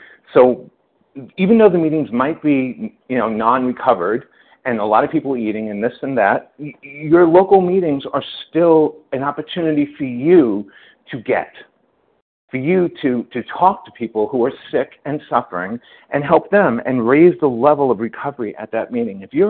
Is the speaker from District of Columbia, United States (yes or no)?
no; New York, United States; I'm a Jew from New York, and my sponsor is a Catholic who's very conservative